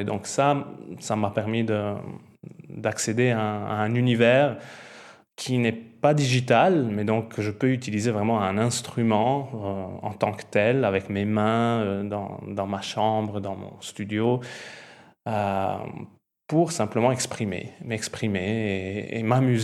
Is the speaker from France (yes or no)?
no; Italy; French is a second language; Je suis italien à la base, donc c'est un grand mélange d'accents dans ma langue, comme vous pouvez l'entendre, entre l'italien, le français, l'anglais. J'ai vécu dans plusieurs pays au fur et à mesure de mon voyage.